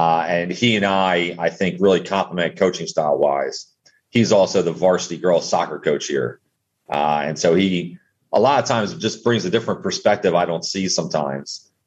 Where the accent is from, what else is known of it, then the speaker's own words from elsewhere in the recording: Wilmington, Delaware, United States; When I was a kid, my dad was, I grew up in Wilmington, Delaware, and my dad was athletic director for the CYO program at my school.